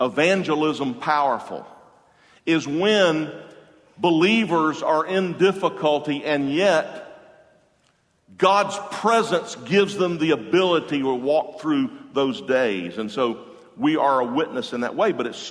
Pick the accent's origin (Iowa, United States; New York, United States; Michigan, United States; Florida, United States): Florida, United States; Jacksonville; In Jacksonville, I'm from Jacksonville, and we have the big port there.